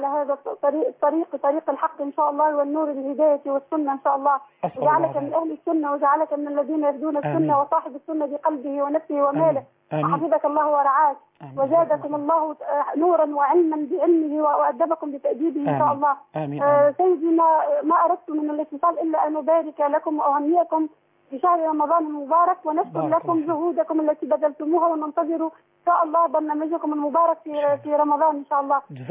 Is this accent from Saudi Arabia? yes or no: no; Mosul, Nineveh, Iraq; أنا من العراق يا شيخ